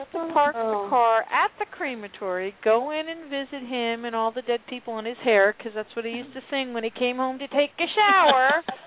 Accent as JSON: {"language": "English", "region": "New Jersey", "country": "United States", "tie": "born or raised there", "said": "I mean, I grew up in Jersey, so I know New York pretty well"}